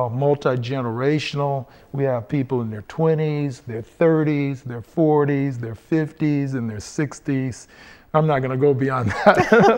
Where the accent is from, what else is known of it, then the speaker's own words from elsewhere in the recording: Oakland, California, United States; I am a native of Oakland, born and raised in Oakland, and went to Peralta Elementary School, then on to Claremont Middle School, then to Oakland Tech.